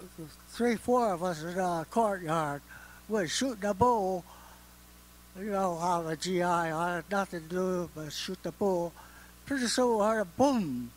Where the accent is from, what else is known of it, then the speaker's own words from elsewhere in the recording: Fresno, California, United States; also born or lived in San Francisco; I was born in San Francisco, Chinatown. Came to Fresno when I was about 8 years old, 6 or 8 years old, on the west side. I was raised on the west side